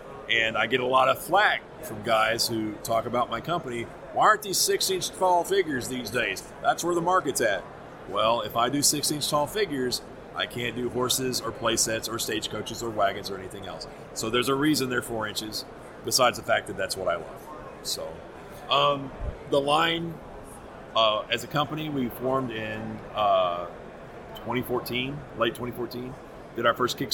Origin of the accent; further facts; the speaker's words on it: Dallas, Texas, United States; But, yeah, we're from Dallas, and we like doing stuff that's based on Cowboys because that's how we both grew up.